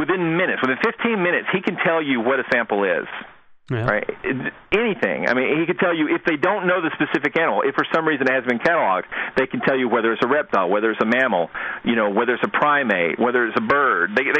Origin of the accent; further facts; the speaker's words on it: Georgia, United States; a good example would be the Bigfoot hoax from Georgia. That's my home state.